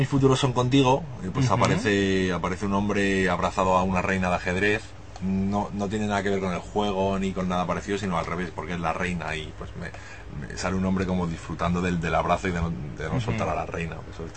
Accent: Madrid, Community of Madrid, Spain; Sí, un barrio de Madrid.

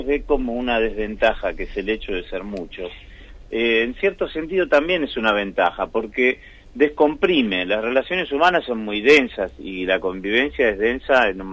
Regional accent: Argentina; accent: Argentine; si voy allá hablo con acento argentino, y si hablo acá no hablo con acento norteamericano. Este es mi país, ¿no?

